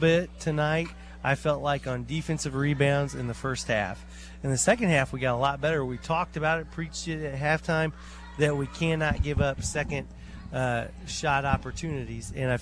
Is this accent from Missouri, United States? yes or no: yes; Jefferson City, Missouri, United States; I grew up in Jeff City, Missouri, where we had rivalries, and they never left.